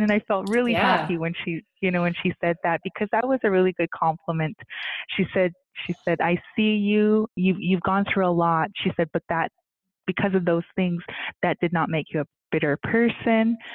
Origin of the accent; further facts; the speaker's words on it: Alberta, Canada; like I'm Blackfoot, I come from the Blood Tribe Nation, and that is one of our ways to cleanse.